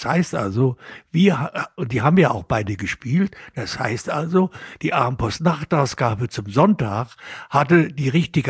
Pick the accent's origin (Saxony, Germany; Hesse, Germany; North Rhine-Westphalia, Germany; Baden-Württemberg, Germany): Saxony, Germany; Dresden; ich bin in Dresden auch groß geworden.